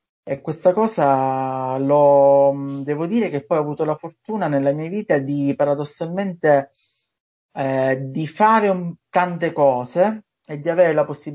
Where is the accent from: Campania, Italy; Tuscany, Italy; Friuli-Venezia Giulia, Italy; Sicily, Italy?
Sicily, Italy; ho fatto anche teatro, a 18 anni, 17 anni, nel mio paese, in Sicilia, ho fatto teatro anche dialettale